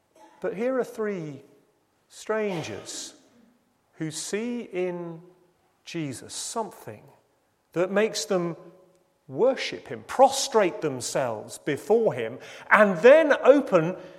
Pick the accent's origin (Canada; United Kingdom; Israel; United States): United Kingdom; Now, I'm British, so sarcasm is my birthright.